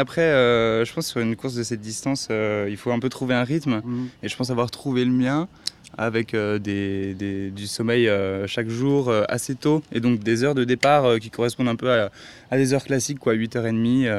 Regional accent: Besançon, Bourgogne-Franche-Comté, France; J'ai grandi à Besançon et j'ai passé beaucoup de vacances dans plein de régions qu'on a traversées.

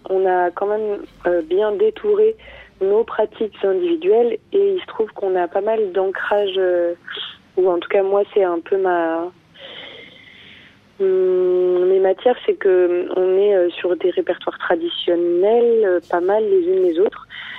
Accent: Nouvelle-Aquitaine, France; moi je viens plutôt du Poitou-Charentes et de ces paysages-là plus simples, là à l'ouest, sans vraiment d'océan, sans vraiment de montagne ni de rhizome.

